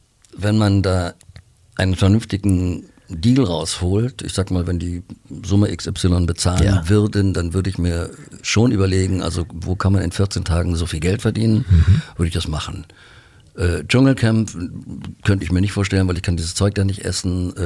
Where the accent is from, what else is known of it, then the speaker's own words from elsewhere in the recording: Germany; Nein, ich bin Deutscher